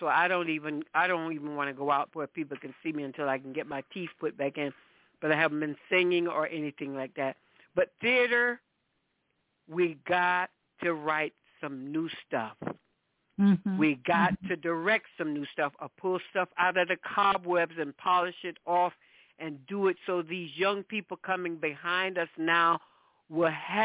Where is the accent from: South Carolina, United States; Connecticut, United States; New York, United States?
South Carolina, United States; Mullins; born there; I was born in Mullins.